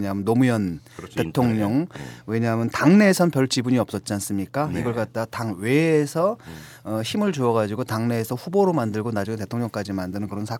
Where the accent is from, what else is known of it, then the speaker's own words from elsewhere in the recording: Yesan, South Chungcheong, South Korea; 충청도 예산, 서산. 저는 예산이고